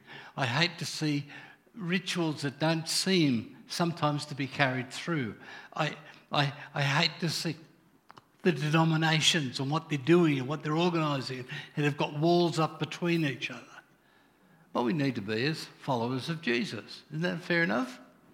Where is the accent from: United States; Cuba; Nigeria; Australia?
Australia; Wollongong, New South Wales; I'd never heard words like it, and I grew up in Wollongong, you know what that means.